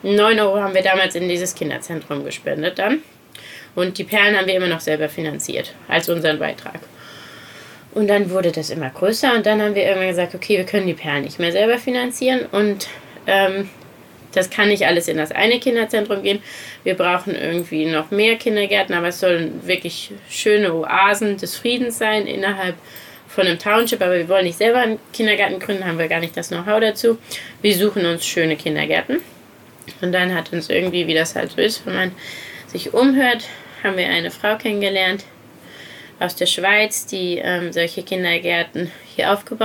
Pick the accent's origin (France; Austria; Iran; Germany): Germany; Saarland; Im Saarland. Und das war aber an der französischen Grenze, wo ich gearbeitet habe, bei meinem Papa in der Firma.